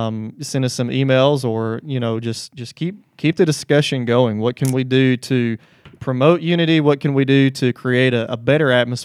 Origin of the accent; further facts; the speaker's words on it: Russellville, Alabama, United States; I didn't go to school around here. I'm from Russellville, which is far enough away that it, you know, I don't get caught up in the rivalries and things up here